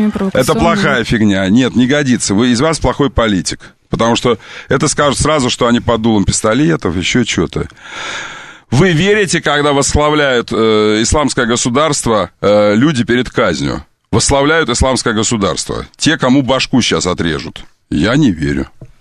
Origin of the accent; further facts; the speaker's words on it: Kerch, Crimea, Ukraine; born there; Я родился в Керчи, Крым, Керчь.